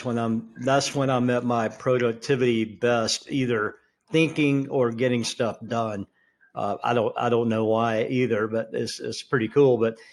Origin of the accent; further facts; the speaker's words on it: Georgia, United States; Neither one of those two things I was exposed to growing up in South Georgia.